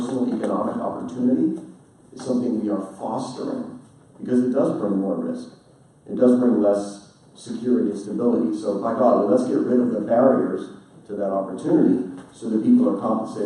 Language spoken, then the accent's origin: English; Pittsburgh, Pennsylvania, United States; I grew up in Pittsburgh, PA, worked at a steel mill, and steel was the industry that drove Western Pennsylvania.